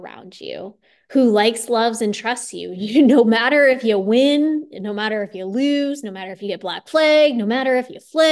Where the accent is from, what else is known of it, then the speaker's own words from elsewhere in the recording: Iowa, United States; I was 9 and I grew up in Iowa and I raced go-karts.